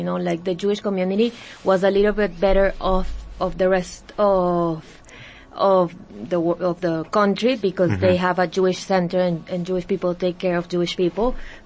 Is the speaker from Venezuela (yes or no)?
yes; Venezuela; now in Miami, United States; I'm originally from Venezuela, but I'm based in Miami